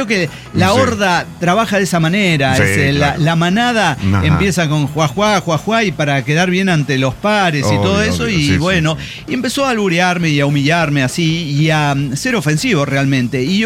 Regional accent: Mexico City, Mexico; no puedo ser que siendo chilango, nativo, me chinguen el teléfono en un amontonamiento.

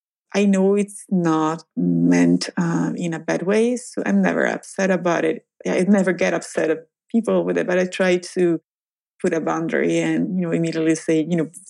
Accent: Italy; English is a second language; And my accent actually didn't hold me back. It was like the moment people realized I was Italian, they would love to have coffee with me

